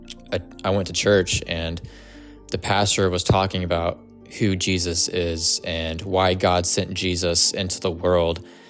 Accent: Atlanta, Georgia, United States; I am from Atlanta, Georgia.

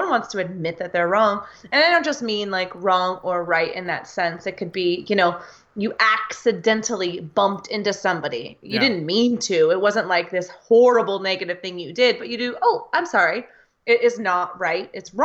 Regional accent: United States; I'm from the United States.

